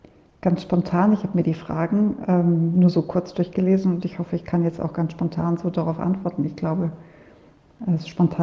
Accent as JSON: {"language": "German", "country": "Germany", "moved": "as an adult", "lives_now": "Solothurn, Switzerland", "said": "Ich bin 62 Jahre alt. Ich wohne in Solothurn. Und ursprünglich, wie man unschwer hört, komme ich aus Deutschland, bin aber 25 Jahre jetzt schon in der Schweiz."}